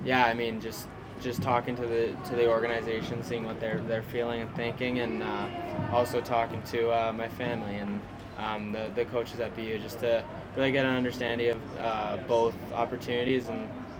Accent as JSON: {"language": "English", "country": "Canada", "tie": "born or raised there", "said": "Watching him on TV, growing up as a Canadian kid, he was someone I looked up to as a player and a person."}